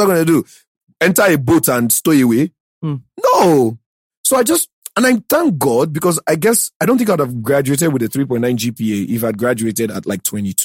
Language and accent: English; Sapele, Delta, Nigeria; also born or lived in Ughelli / Warri / Benin City; you know, I grew up in Sapele, Ugeli, Wari, Bini.